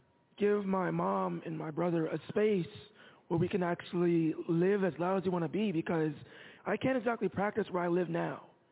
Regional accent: Atlanta, Georgia, United States; I'm from Atlanta, Georgia.

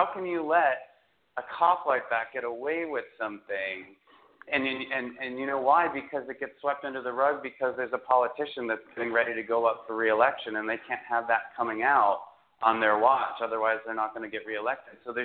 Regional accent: Chicago, Illinois, United States; I mean, my hometown of Chicago, from when I grew up there until now, has just like now, especially in the last 4 to 6 years, has experienced such an outbreak in violence.

